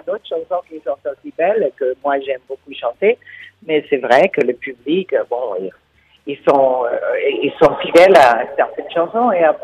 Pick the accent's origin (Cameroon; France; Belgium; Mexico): Mexico; comme j'ai été élevée au Mexique, je l'ai dans la peau.